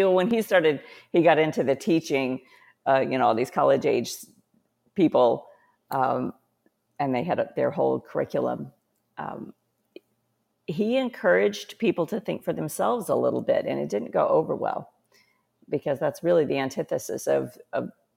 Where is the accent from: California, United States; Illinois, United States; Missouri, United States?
Missouri, United States; St. Louis; born there; And then when I was born in St. Louis, that's where the headquarters is of the United Pentecostal Church.